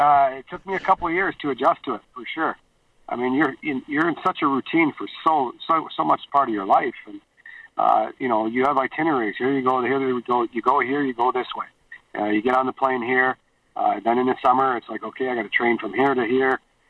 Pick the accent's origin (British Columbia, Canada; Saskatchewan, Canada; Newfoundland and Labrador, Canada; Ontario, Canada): British Columbia, Canada; Kamloops; I started in New Westminster, being born and raised in Kamloops. I was 16 and 17 down in New West, and then I got traded back my 18-year-old year to Kamloops